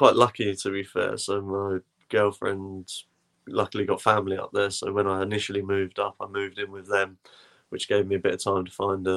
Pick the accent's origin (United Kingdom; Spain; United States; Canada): United Kingdom; England; The biggest stadium, the best stadium that you can possibly play at as an English person, in front of 40,000 people.